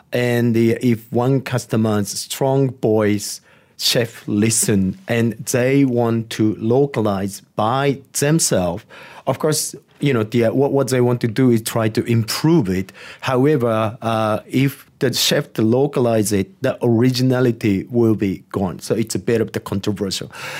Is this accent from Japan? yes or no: yes; Japan; English is a second language; I'm Japanese and I grew up in Japan